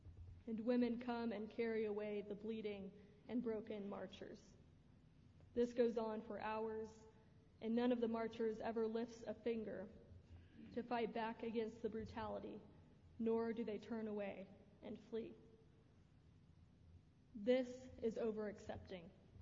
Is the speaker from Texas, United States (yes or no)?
yes; San Antonio, Texas, United States; In my hometown of San Antonio, the H-E-B Grocery Company is an important part of the community.